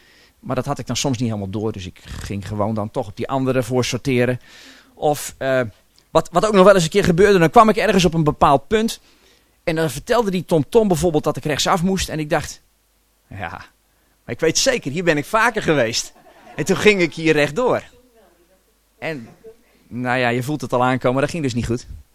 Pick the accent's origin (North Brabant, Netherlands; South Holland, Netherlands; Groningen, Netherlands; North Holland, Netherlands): South Holland, Netherlands; Gorinchem; Ik kom uit Gorinchem. Ik ben getrouwd met Evelien.